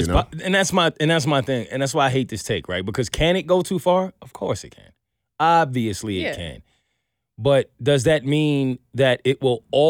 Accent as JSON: {"language": "English", "region": "Louisiana", "country": "United States", "said": "I'm from Louisiana. Every rap beef I've seen, people die."}